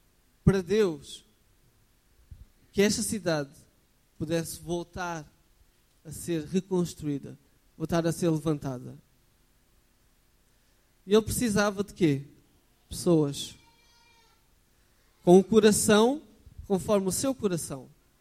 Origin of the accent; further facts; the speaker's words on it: Rio Maior, Santarém, Portugal; now in Lisbon, Portugal; Eu, pelo menos, eu saí de Rio Maior para aqui, para estudar. Senão, tinha ficado lá, se calhar.